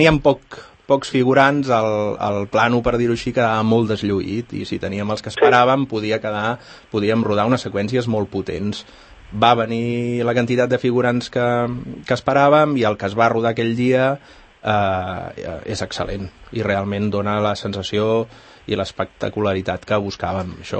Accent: Catalonia, Spain; però si a més som catalans, que és casa nostra

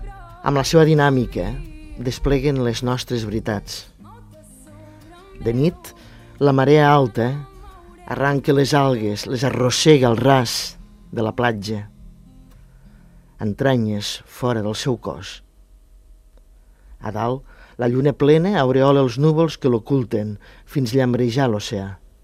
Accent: Almenar, Catalonia, Spain; Jo vinc d'Almenar, que és un poble del Segrià, que és a tocar ja la Noguera

